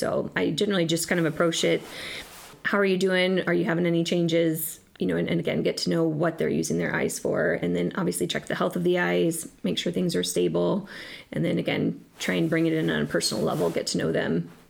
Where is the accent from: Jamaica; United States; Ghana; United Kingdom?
United States; Pella, Iowa; Pella. I went to Pella Community High School there and then grew up, born and raised in Pella.